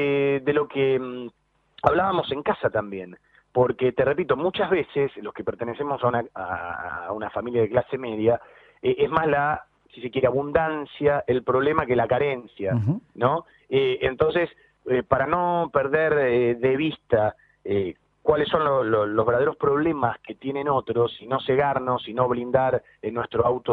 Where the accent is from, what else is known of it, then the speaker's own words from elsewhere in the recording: Buenos Aires, Argentina; born there; Yo soy exalumno del Colegio Marista de Inmaculada Concepción. Yo nací en Parque de los Patricios, en un barrio de la Capital Federal